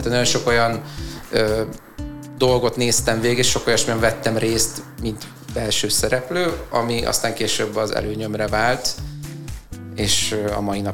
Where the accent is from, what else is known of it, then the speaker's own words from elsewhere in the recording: Budapest, Hungary; born there; Budapesten születtem, és itt is élek, a barátnőmmel